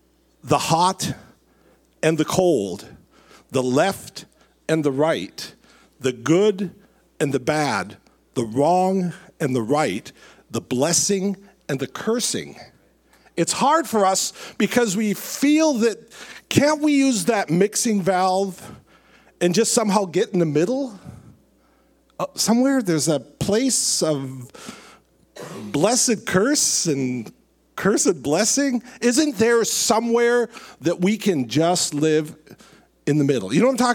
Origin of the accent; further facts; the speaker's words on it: Minnesota, United States; And we're from Minnesota, and you know, and it's cold